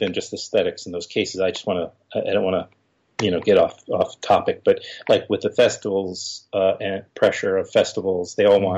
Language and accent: English; Queens, New York, United States; I used to come into Manhattan. I grew up in Queens.